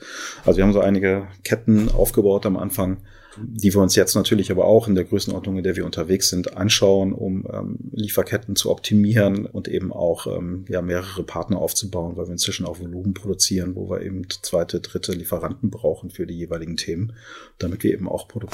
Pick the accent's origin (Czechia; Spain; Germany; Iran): Germany; Düsseldorf, North Rhine-Westphalia; Also ich bin gebürtiger Düsseldorfer, habe hier auch fast immer gelebt und bin hier einfach auch sehr glücklich. Jetzt haben wir beide Familie hier